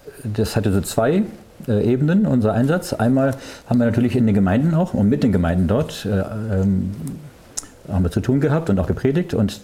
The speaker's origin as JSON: {"language": "German", "town": "Hanover", "region": "Lower Saxony", "country": "Germany", "said": "Aber die sprechen wie bei uns in Hannover, ja, in Niedersachsen, so ein reines Hochdeutsch sprechen."}